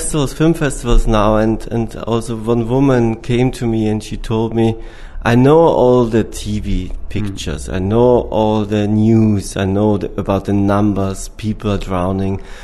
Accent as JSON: {"language": "English", "country": "Austria", "said": "I mean, I'm from Austria, and all the Austrian films, they have a certain point of view"}